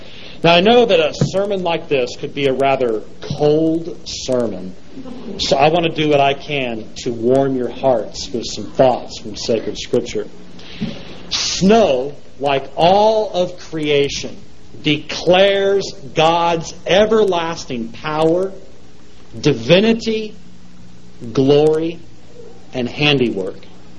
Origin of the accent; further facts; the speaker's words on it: California, United States; I grew up in Southern California, and people even complained about the weather down there